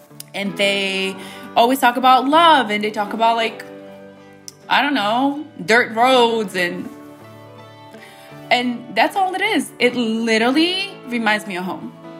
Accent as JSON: {"language": "English", "country": "United States", "tie": "born or raised there", "said": "It's funny because growing up in America, you would never hear me listen to country music."}